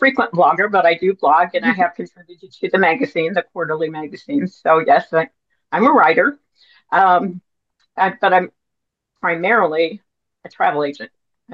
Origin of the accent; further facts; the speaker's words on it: Indiana, United States; He grew up in the South. I grew up in Indiana.